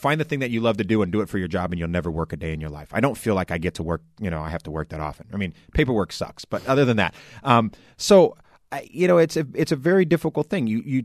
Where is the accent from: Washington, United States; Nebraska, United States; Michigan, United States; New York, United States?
Nebraska, United States; I mean, I grew up in Nebraska, you know, I mean, I just remember, you know, you get maybe 3 minutes of early warning